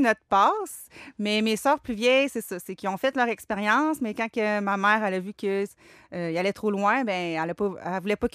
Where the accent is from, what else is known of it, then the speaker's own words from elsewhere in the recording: Quebec City, Quebec, Canada; Je viens de Québec, de la ville de Québec.